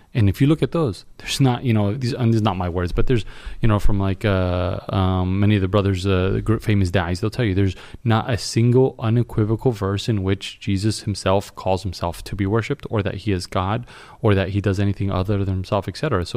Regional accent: New York, United States; I'm from New York.

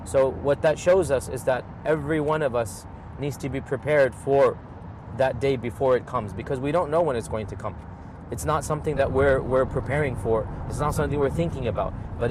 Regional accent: Houston, Texas, United States; born there; Well, I'm from Texas in the sense I was born there. I'm a Houstonian. These days I'm living in Tennessee, but I'm from Texas.

